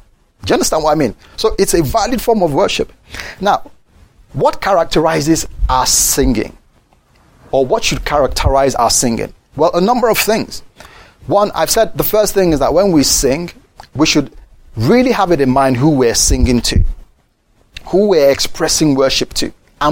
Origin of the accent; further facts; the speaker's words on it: United Kingdom; I know I almost died, but oh, I'm British and I don't really express my emotions.